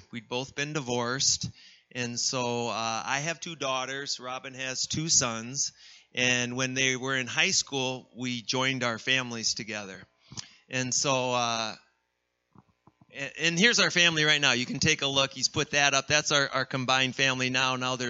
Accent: Iowa, United States; And I'm from Iowa, and I'm like, well, international's a tractor.

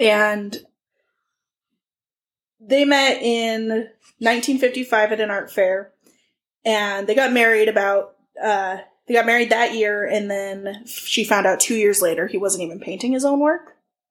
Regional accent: Oregon, United States; I met her one time at a restaurant in my hometown in Southern Oregon.

